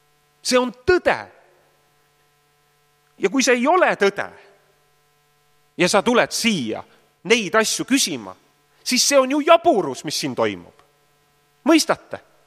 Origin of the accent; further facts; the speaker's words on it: Ridala, Lääne County, Estonia; Ma olen Ridalast ju pärit